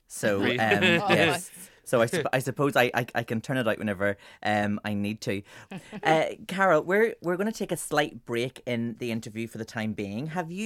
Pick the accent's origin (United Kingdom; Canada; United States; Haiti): United Kingdom; Belfast, Northern Ireland; I'm from Belfast and obviously we're war-torn country for a time, and where I used to live was in this big Victorian square